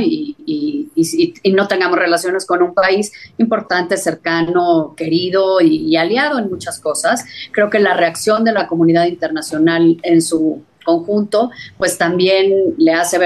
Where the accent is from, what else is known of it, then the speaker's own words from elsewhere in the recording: Mexico; Pero como mexicanos creo que también estamos obligados a hacer una reflexión